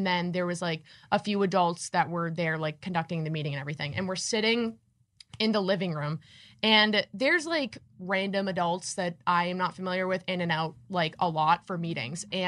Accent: Ireland; I'm like, hi guys, I'm Irish.

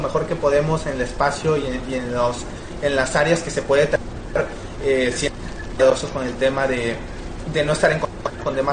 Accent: Guadalajara, Jalisco, Mexico; also born or lived in Veracruz; now in Monterrey, Mexico; como dices, nací en Veracruz, pero soy más tapatío, viví la mayor parte de mi vida ahí en Jalisco y bueno, hoy nos toca estar acá en Monterrey, pero me considero tapatío

